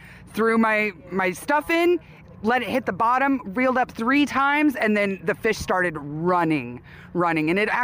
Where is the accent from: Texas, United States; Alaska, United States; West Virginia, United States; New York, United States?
Alaska, United States; Wasilla; I am from Wasilla.